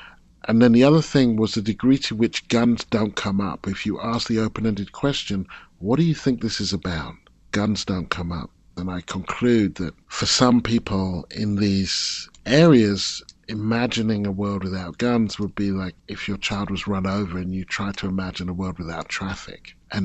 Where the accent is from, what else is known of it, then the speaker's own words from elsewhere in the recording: United Kingdom; I come from Britain